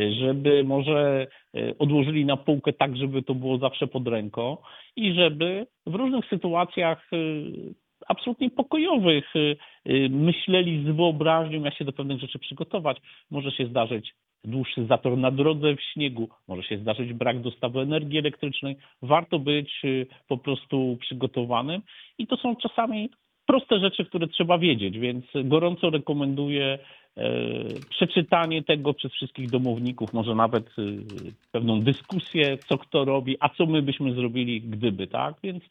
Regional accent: Wałbrzych, Lower Silesian Voivodeship, Poland; byłem wiele lat posłem z Dolnego Śląska, stamtąd pochodzę, z Wałbrzycha, uwielbiam Wrocław oczywiście.

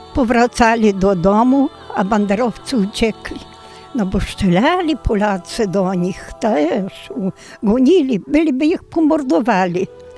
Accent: Warszawka, Volyn Oblast, Ukraine; Pochodzę z Wołynia, wieś Warszawka, powiat Gorochów, województwo Łódź. Moja wieś miała 42 numery.

